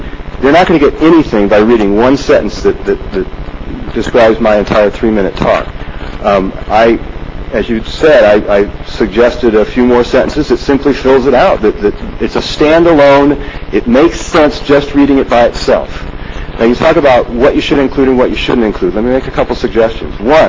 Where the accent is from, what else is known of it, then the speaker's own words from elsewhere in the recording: Atascadero, California, United States; I'm from Atascadero